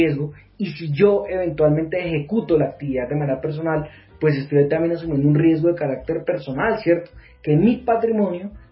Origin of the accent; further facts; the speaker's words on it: Colombia; las obligaciones que yo tengo como ciudadano colombiano